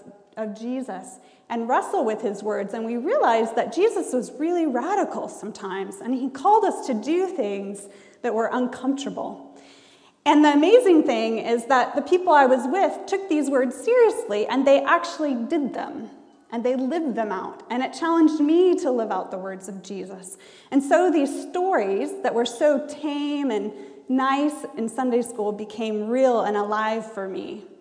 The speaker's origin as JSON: {"language": "English", "country": "United States", "said": "And as an American who, you know, we have a lot of eye contact"}